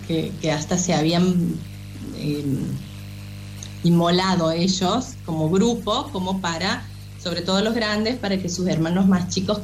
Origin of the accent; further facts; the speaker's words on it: Santiago del Estero, Argentina; tengo 41 años, soy de Santiago del Estero.